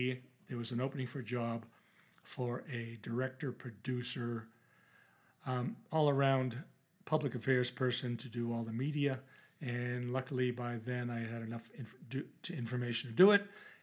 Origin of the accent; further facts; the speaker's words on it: Nantasket Beach, Massachusetts, United States; I was born in Boston. Born in Nantasket Beach, which is a really incredible peninsula that sticks out in the Boston Harbor. I grew up there.